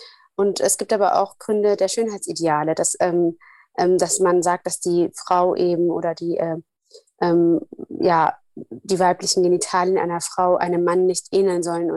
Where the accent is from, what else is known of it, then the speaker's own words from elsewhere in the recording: Somalia; Ich komme ja aus Somalia